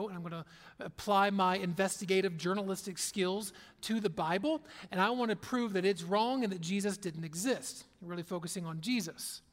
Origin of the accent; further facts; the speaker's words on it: Cincinnati, Ohio, United States; Okay, Yankee is the term they would use because I was from Cincinnati, Ohio.